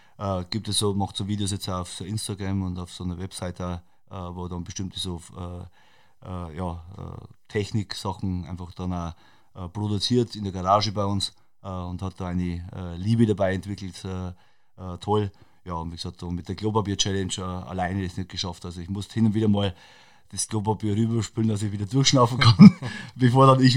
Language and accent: German; Bavaria, Germany; accent: Bavarian; natürlich fühlt man sich in der Heimat wohl, keine Frage, also verkenne meinen bayerischen Dialekt und den werde ich ja nicht verkennen